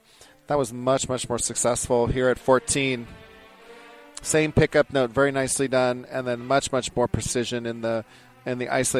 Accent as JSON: {"language": "English", "town": "Pleasanton", "region": "California", "country": "United States", "said": "I'm from Pleasanton, California."}